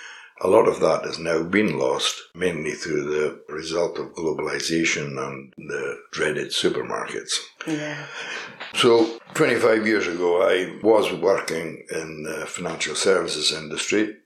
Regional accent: Glenelg, Scotland, United Kingdom; originally, we came from the West Coast, from a crofting background. In a small village in Glenelg, in the West Coast.

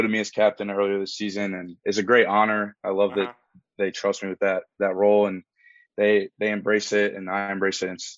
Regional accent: Reading, Pennsylvania, United States; I'm from Reading. Reading. Yeah.

